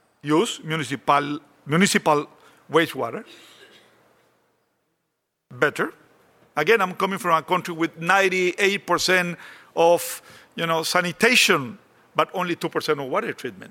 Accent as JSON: {"language": "English", "country": "Costa Rica", "tie": "born or raised there", "said": "we were facing a drought in my homeland. And then, you know, looking around, we invited the Moroccans to come to Costa Rica."}